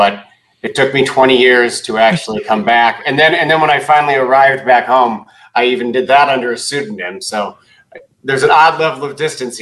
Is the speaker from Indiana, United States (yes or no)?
yes; Bloomington, Indiana, United States; Yeah, it's set in Bloomington, Indiana, my hometown, in 1999.